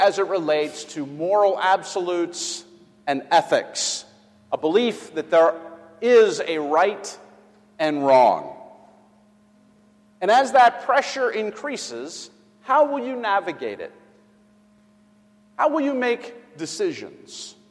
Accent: Wilkinsburg, Pennsylvania, United States; I'm from Wilkinsburg. I live in Wilkinsburg.

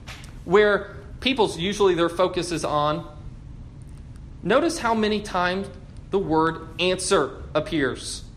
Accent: Michigan, United States; I'm from Michigan. I did not go ice fishing very many times.

